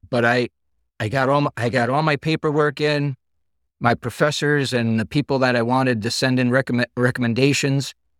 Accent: Merrill, Wisconsin, United States; growing up, I remember a little bit about the American Legion, but not too much when I was younger and growing up in Merrill, Wisconsin.

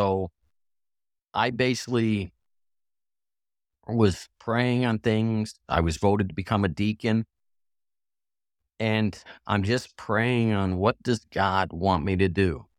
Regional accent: Hawaii, United States; growing up in Hawaii, my parents didn't stress race.

